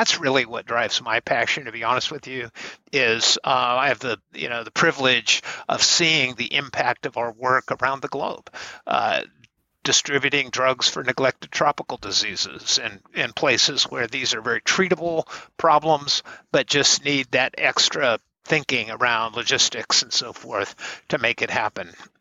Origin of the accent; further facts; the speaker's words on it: Wyoming, United States; moved away as an adult; I came from Wyoming, fresh out of college. RTI was my first job.